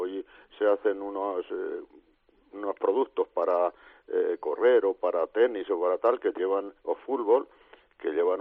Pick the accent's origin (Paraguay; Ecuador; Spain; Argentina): Spain; Portillo, Castile and León; Bueno, yo nací en Portillo, como ya se ha dicho, y hace 75 años